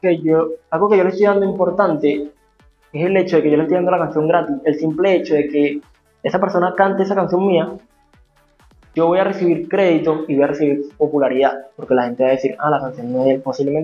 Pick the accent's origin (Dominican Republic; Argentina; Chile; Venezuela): Venezuela; Y esto es tierra, y esta es mi tierra, esta es Venezuela.